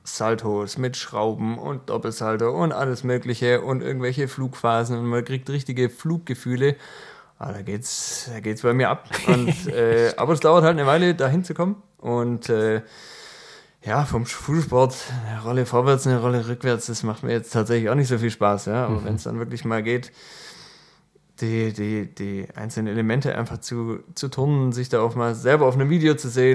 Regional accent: Tübingen, Baden-Württemberg, Germany; born there; mein Vater kommt aus Holland. Ich bin in Deutschland geboren, in Tübingen, aber eben mit holländischem Namen.

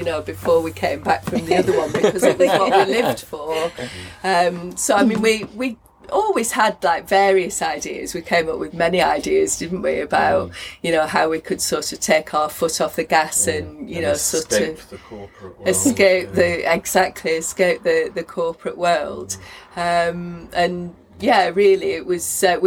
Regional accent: Blackburn, North West England, United Kingdom; now in Bournemouth, United Kingdom; I'm from Lancashire, I was born and brought up in Blackburn. Our base now is in Bournemouth on the south coast, and we live near the beach

